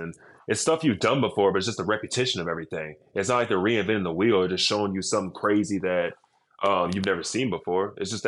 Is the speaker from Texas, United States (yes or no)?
yes; Dallas, Texas, United States; I told you, I grew up in Dallas.